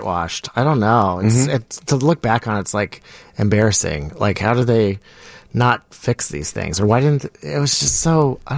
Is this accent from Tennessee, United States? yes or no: yes; Hendersonville, Tennessee, United States; Yeah, I grew up in Tennessee, close to Nashville. Yeah, I was in Hendersonville.